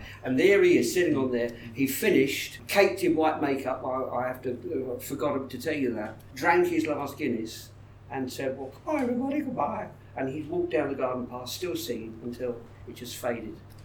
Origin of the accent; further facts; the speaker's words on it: Dartford, South East England, United Kingdom; Now, I'm from Dartford, and I hadn't really met many people.